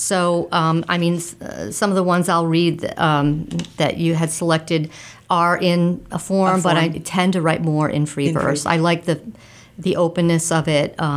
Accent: New England, United States; And I'm from New England, so New England seemed to fit.

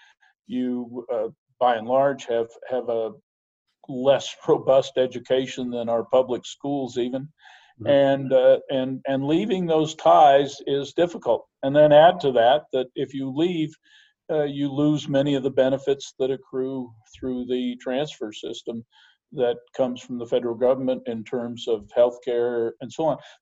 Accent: Montana, United States; Here in my home state, the Crow Reservation, I think, is the largest.

